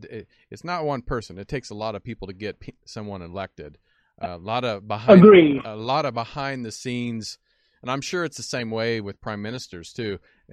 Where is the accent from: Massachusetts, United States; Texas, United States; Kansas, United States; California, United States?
Kansas, United States; I mean, I grew up in Kansas. I grew up shooting, hunting, shooting guns, rifles, shotguns, pretty much.